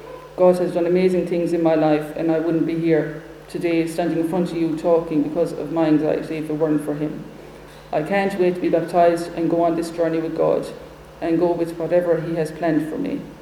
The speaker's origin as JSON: {"language": "English", "town": "Ballinacally", "region": "County Clare", "country": "Ireland", "tie": "born or raised there", "said": "I come from the Republic of Ireland, and I was raised in a small village called Ballinacally, which is in County Clare, where my siblings and I were raised by our mother. I was christened at a month old into the Roman Catholic faith."}